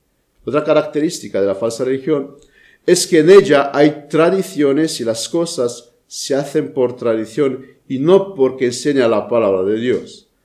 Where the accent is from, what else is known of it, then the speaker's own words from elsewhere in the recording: Romania; Spanish is a second language; Esto otra vez hago referencia a mi país de origen, a Rumanía.